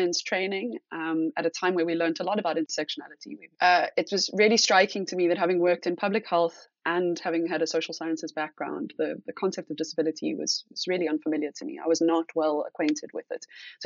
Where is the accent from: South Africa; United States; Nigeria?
South Africa; particularly when it comes to being a South African trying to travel to northern countries, particularly visa processes, for example, can be, you know, really, really complicated.